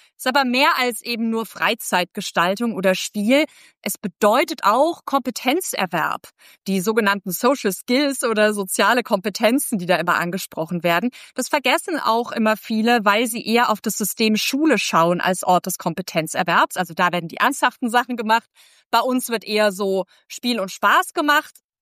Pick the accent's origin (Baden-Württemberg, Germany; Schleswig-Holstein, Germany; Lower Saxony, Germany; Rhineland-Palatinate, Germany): Baden-Württemberg, Germany